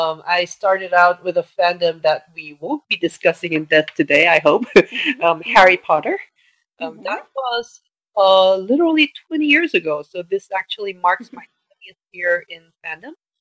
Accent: South Korea; I'm a mom to a 2.5-year-old little boy, and I'm from Korea.

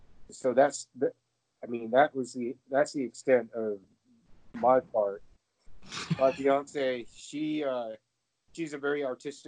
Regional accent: Detroit, Michigan, United States; I was born in Detroit, raised in Michigan.

